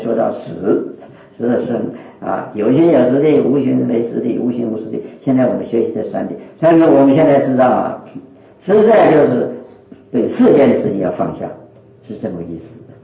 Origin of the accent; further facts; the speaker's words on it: China; 一切实我们中国人呢，我们华人佛教的习惯的用语就是禅词嘛